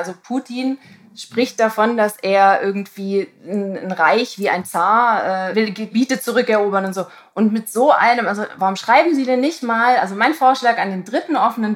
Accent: Tübingen, Baden-Württemberg, Germany; now in Hamburg, Germany; Also ich komme aus der Ecke.

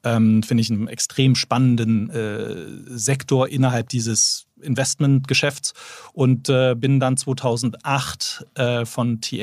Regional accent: Bonn, North Rhine-Westphalia, Germany; und dann sind wir dann zusammen in meine Heimatstadt Bonn gezogen

